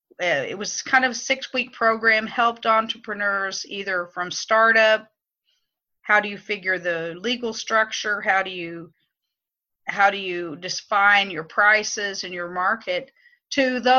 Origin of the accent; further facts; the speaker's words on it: Texas, United States; now in Southern Illinois, United States; I came from Texas to Southern Illinois to start a most unlikely business for a woman, which was in the pawn shop business.